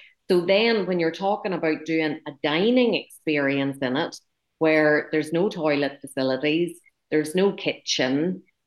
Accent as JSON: {"language": "English", "town": "Ballymena", "region": "Northern Ireland", "country": "United Kingdom", "tie": "born or raised there", "said": "I grew up in Ballymena, so if we were going to the seaside, it would have been to Portrush, Port Stewart."}